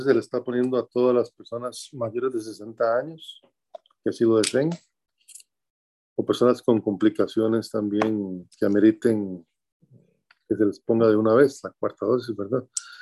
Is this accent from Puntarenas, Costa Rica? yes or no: no; San José, Costa Rica; born there; Yo nací en San José, Costa Rica, el 15 de noviembre de 1959